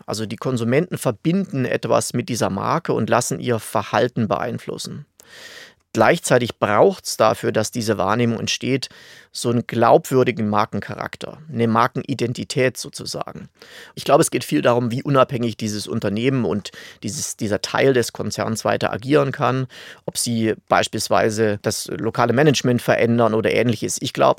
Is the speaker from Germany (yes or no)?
yes; Saxony, Germany; In meinem Heimatgebiet, ich komme aus Südostsachsen, aus der Oberlausitz